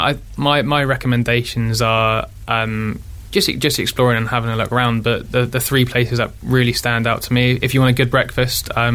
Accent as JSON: {"language": "English", "region": "South West England", "country": "United Kingdom", "tie": "born or raised there", "said": "I was raised in Dorset"}